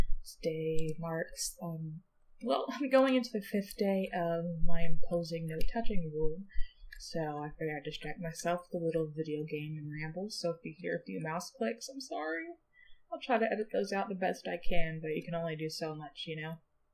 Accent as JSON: {"language": "English", "region": "Texas", "country": "United States", "tie": "born or raised there", "said": "For those who don't know, I'm actually Texan. I live in Texas currently, and I've always lived in Texas."}